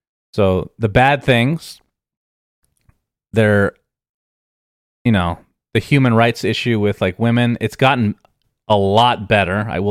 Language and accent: English; Arizona, United States; It was very hot, but I come from Arizona, so it was actually exactly the same weather.